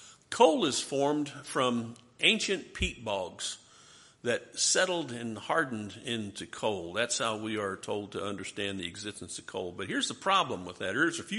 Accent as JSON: {"language": "English", "region": "West Virginia", "country": "United States", "said": "Here's my home state of West Virginia."}